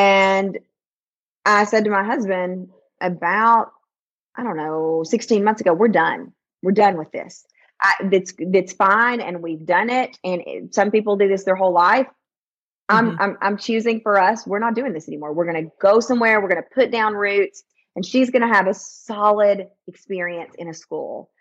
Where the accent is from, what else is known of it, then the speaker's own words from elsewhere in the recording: the South, United States; So, I mean, obviously I grew up in the South.